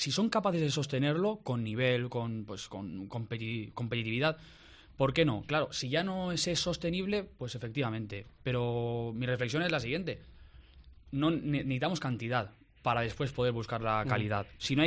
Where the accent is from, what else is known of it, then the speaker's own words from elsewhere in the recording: Catalonia, Spain; Yo soy catalán y jugaba contra Navarra.